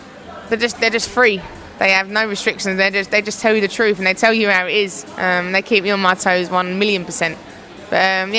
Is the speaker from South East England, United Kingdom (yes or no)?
no; North West England, United Kingdom; accent: Scouse; Oh, my old Scouse accent.